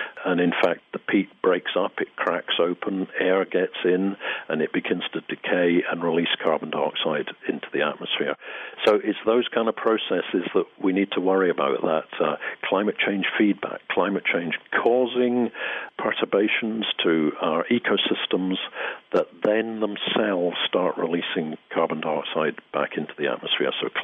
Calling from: Scotland, United Kingdom; And I'm speaking from Scotland, where we have enormous peat deposits.

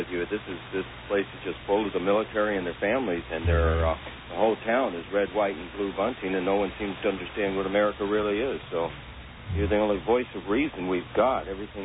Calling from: Savannah, Georgia, United States; Hey, look, I'm calling from Savannah, Georgia.

